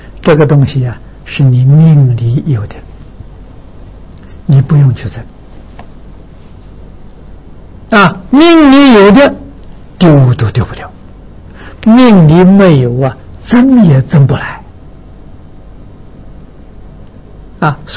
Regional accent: Tongcheng, Anhui, China; 我们家乡是中国这个学术桐城派的发源地。所以读书的风气很盛

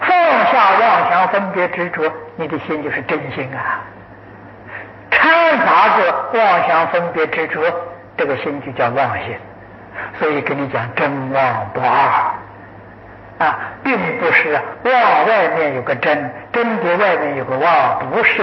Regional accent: China; 我们中国人俗话讲出师啊，

